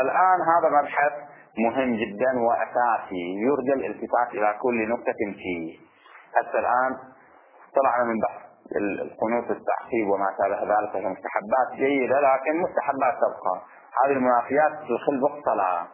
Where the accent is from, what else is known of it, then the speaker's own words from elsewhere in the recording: Bahrain; ما المشهور جدا عندنا في البحرين وربما عندكم أيضا في مناطقكم